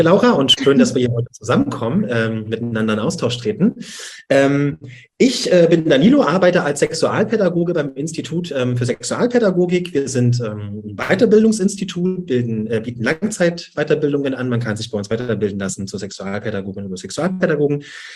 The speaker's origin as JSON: {"language": "German", "region": "Saxony", "country": "Germany", "accent": "Saxon", "said": "Also ich bin hier in Dresden, ja. Ich versuche das Sächsische etwas hinauszutun aus meinem Dialekt und Hochdeutsch zu reden"}